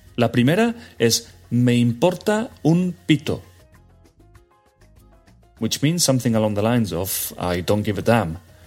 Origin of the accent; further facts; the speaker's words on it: Spain; Para mí, como español, es curioso cómo en Colombia y en Sudamérica en general se sesea.